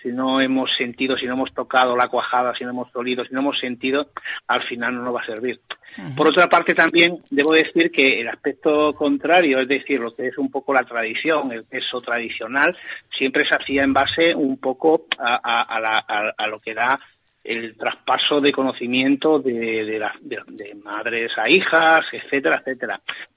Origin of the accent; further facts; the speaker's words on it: Extremadura, Spain; cuando iba a mi pueblo, que está en la provincia de Cáceres